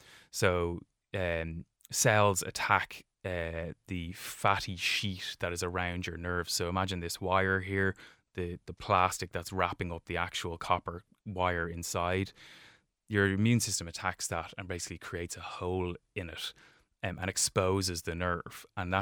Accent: Rathfarnham, Leinster, Ireland; A guy at the top of our road when I was growing up in Rathfarnham had it

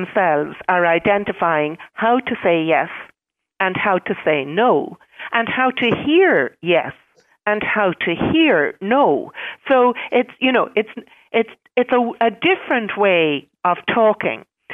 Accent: Ireland; as Irish people, we're not that great at saying yes and no.

